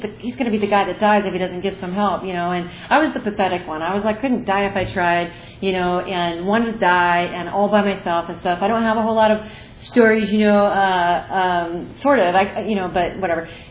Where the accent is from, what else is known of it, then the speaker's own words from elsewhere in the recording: Arizona, United States; in Arizona, you know, I'm from Arizona.